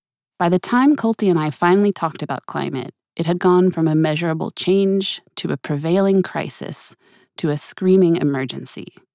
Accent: Sonoma, California, United States; Pinot Noir grapes around my hometown of Sonoma

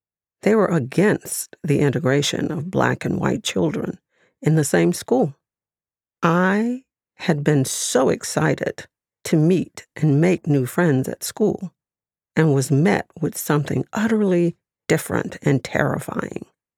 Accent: New Orleans, Louisiana, United States; I was chosen to be the first Black child to go to an all-white school, William France Elementary, in my hometown, New Orleans.

